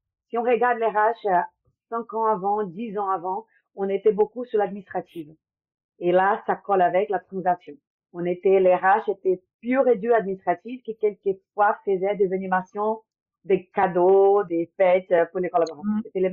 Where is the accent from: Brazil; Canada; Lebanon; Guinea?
Brazil; French is a second language; moved away as an adult; now in Paris, France; je suis brésilienne. Ça fait 9 ans que je suis à Paris. Je suis venue ici après une opportunité de travail.